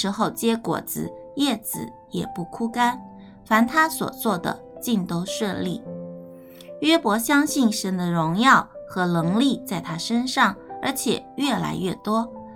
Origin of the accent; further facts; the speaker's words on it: China; 就像我们中国人常说的寿终正寝